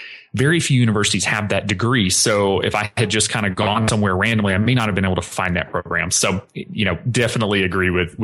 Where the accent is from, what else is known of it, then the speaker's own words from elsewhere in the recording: the South, United States; growing up in the South, very traditional household, having a job was considered safe.